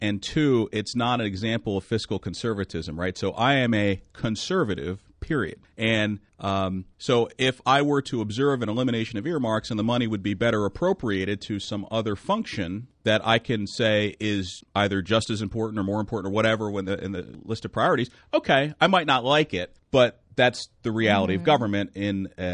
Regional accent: Lower Merion Township, Pennsylvania, United States; a municipality like where I grew up in Lower Merion Township that has about 60,000 residents

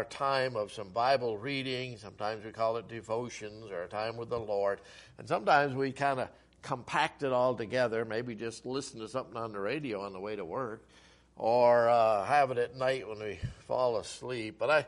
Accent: New York, United States; Where I was brought up in Western New York, I noted, I have on my phone the weather

